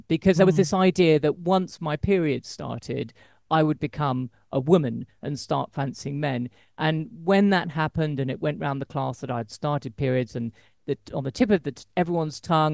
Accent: England, United Kingdom; also born or lived in France / Dubai / Singapore; now in Japan; I'm British. I was brought up in England. I've lived overseas a lot, including France, including Dubai, Singapore, and now Japan.

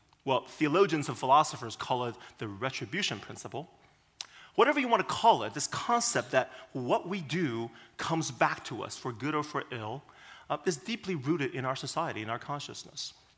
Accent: California, United States; Originally, I came from California. Obviously, the weather there is too warm and too sunny for my taste.

